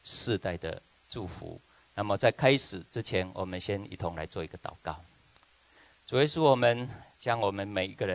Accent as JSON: {"language": "Chinese", "region": "Tainan", "country": "Taiwan", "tie": "born or raised there", "also_born_or_lived": "United States", "said": "那我自己本身是台湾长大的哈。台南人，好，这里有没有台南来的？南部的哈啊，我是台南的这个小孩子哈。"}